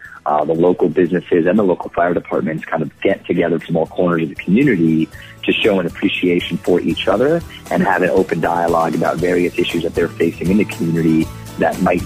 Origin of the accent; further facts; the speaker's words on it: New York City, New York, United States; and I'm from New York City and knew almost nothing about the subject.